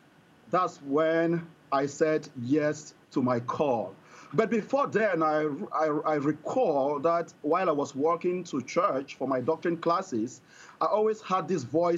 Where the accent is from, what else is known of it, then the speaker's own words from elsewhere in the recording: Birmingham, Alabama, United States; moved away; When people ask me here in Pennsylvania, where do you come from? I tell them from Birmingham, Alabama. So sometimes they tell me, oh, but you don't have the accent. I told them I lost my southern accent because I've been away from home for a while.